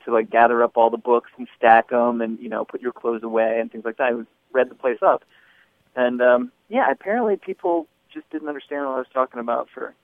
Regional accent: Uniontown, Pennsylvania, United States; now in Olympia, United States; Well, I am originally from the Pittsburgh, Pennsylvania area. A town called Uniontown, about 50 miles south.

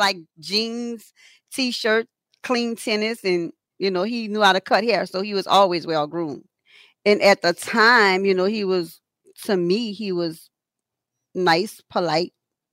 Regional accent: New Orleans, Louisiana, United States; I was born here in Louisiana, New Orleans.

